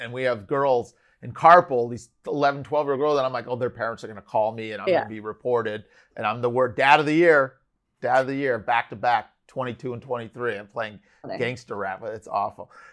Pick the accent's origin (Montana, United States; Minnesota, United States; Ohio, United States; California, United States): California, United States; Los Angeles; So Kevin's an LA kid. I grew up with him in Little League High School.